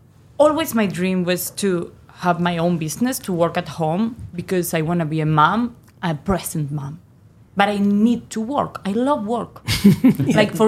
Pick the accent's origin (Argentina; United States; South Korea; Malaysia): Argentina; English is a second language; I'm from Argentina.